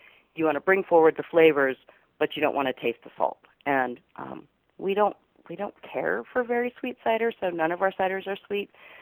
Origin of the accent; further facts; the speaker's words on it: California, United States; I had no idea. I came out from California.